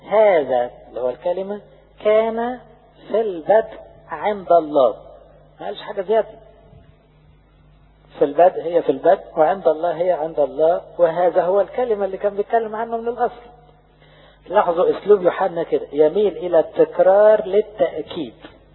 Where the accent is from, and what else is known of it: Egypt